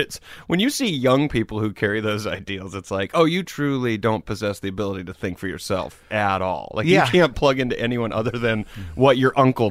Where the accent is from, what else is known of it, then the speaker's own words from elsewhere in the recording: Greenville, South Carolina, United States; Greenville, South Carolina.